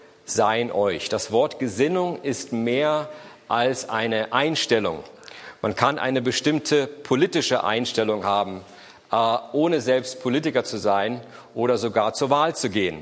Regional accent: Germany; also born or lived in Berlin, Germany; Ich bin Deutsche, aber mit einer Amerikanerin verheiratet seit 1996. Und wir haben die letzten 15 Jahre bis ins letzte Jahr in Berlin gelebt

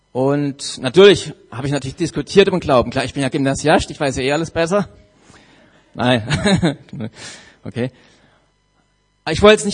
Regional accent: Lörrach, Baden-Württemberg, Germany; bin 41 Jahre alt. Ich komme aus Lörrach.

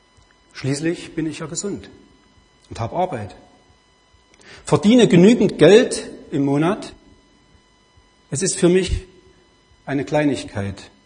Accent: Thuringia, Germany; born there; moved away as an adult; also born or lived in Vogtland; now in Rheinfelden, Germany; Wie ihr hört, komme ich nicht aus dieser Gegend. Ich wohne seit einem halben Jahr in Rheinfelden. Geboren bin ich in Thüringen und gelebt habe ich 30 Jahre im Vogtland.

